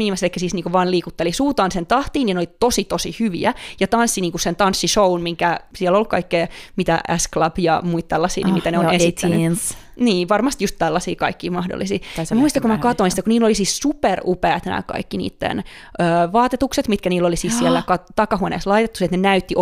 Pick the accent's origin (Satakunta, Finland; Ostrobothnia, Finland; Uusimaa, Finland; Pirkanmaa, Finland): Satakunta, Finland; Noormarkku; mun lapsuus Normarkussa